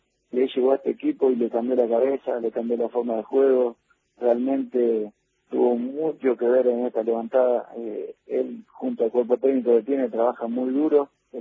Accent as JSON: {"language": "Spanish", "country": "Argentina", "said": "acá en el club somos 5 argentinos"}